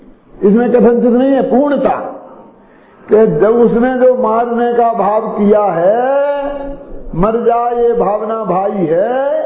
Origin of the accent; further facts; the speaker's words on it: Lalitpur, Uttar Pradesh, India; आप उन्हें मानने हमारे गांव में, हमारे देश में, ललितपुर में, हम उदयपुर में थे